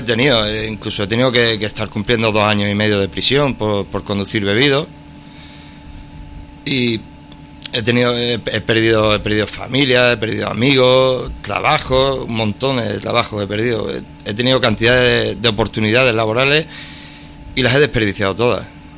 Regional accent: Barcelona, Catalonia, Spain; born there; now in Miajadas, Spain; tengo 35 años, nací en Barcelona, pero ahora estaba viviendo en Miajada.

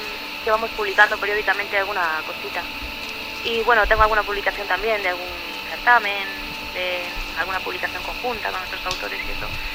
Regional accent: La Solana, Castilla-La Mancha, Spain; Pues soy de La Solana, que es un pueblo de Ciudad Real.

